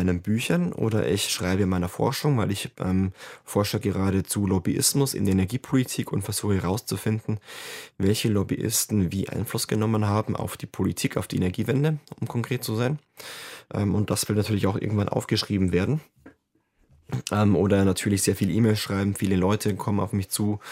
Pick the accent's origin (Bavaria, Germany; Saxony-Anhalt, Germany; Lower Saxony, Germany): Bavaria, Germany; Ich komme aus Bayern.